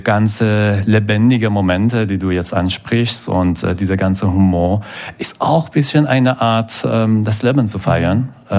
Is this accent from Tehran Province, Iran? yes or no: no; Isfahan, Iran; German is a second language; diese Stadt, Esfahan, wo ich herkomme, das ist in der Mitte von der Wüste.